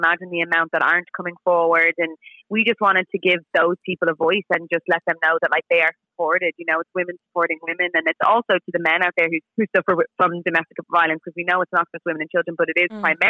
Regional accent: Donegal, Ulster, Ireland; Yeah, I'm from Donegal.

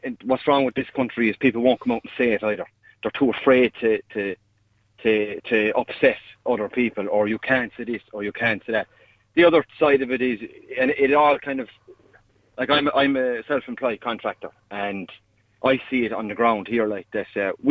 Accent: Ireland; We're a nanny state. We're too soft. As Irish people, we're completely, completely soft.

